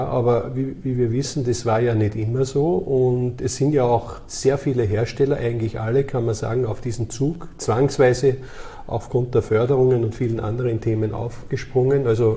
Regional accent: Austria; in Österreich, von wo ich her bin

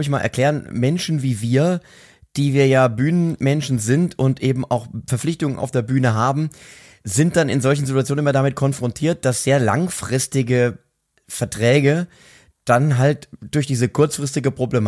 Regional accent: Mainz, Rhineland-Palatinate, Germany; wenngleich ich als Mainzer sagen muss, nicht ganz so viele wie natürlich in Mainz zu sein.

